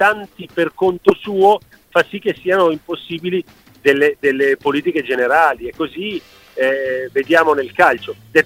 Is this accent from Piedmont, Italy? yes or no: no; Milan, Lombardy, Italy; io sono cresciuto a Milano, per cui immaginatevi, Milano, sì. Sono cresciuto a Milano a 500 metri a 500 metri abitavo dallo stadio.